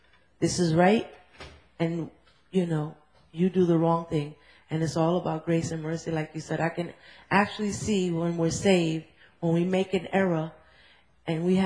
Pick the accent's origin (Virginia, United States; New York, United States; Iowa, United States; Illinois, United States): New York, United States; I went to school with him. We grew up together in New York.